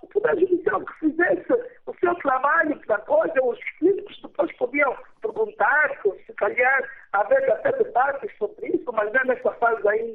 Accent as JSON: {"language": "Portuguese", "country": "Angola", "said": "diferenças têm que servir para nos unir. Como angolanos, como é isso que nós queremos."}